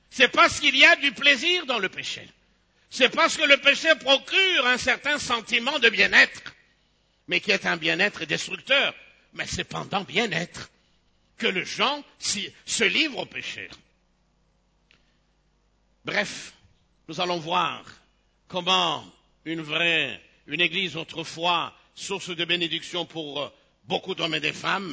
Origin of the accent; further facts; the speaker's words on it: Kinshasa, DR Congo; que ce soit ici chez nous au Congo et en particulier à Kinshasa ou même ailleurs